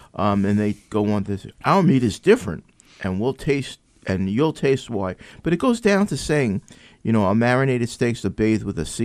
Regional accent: Oceanside, California, United States; born or raised there

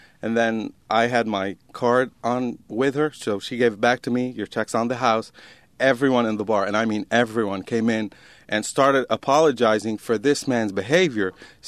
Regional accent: Lebanon; I said, I'm from Lebanon.

